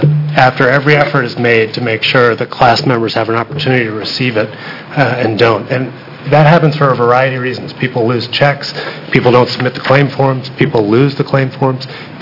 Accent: Portland, Oregon, United States; I'm from Portland, Oregon.

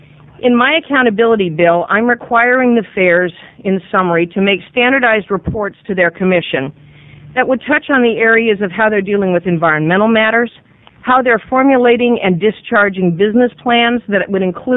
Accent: Redmond, Oregon, United States; I grew up in Redmond.

